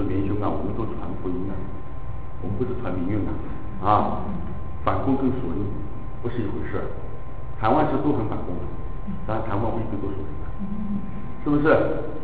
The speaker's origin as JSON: {"language": "Chinese", "country": "China", "said": "比如我们大陆人做的一些"}